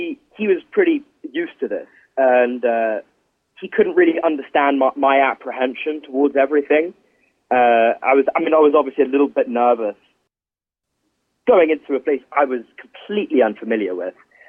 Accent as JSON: {"language": "English", "region": "England", "country": "United Kingdom", "lives_now": "Switzerland", "said": "I'm from England, but I live in Switzerland."}